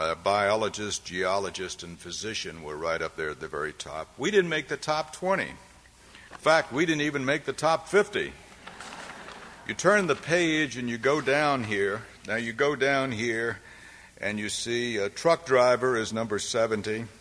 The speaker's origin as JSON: {"language": "English", "town": "Washington", "region": "District of Columbia", "country": "United States", "said": "first of all, because I'm from Washington, and second, I'm from television"}